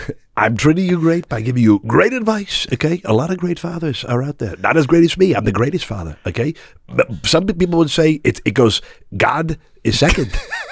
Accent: Canada; I'm Canadian.

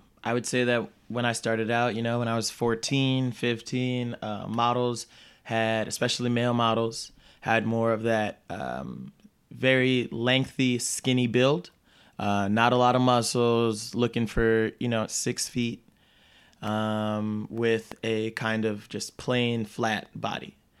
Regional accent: New York, United States; I'm from New York originally, so it was very fabric heavy.

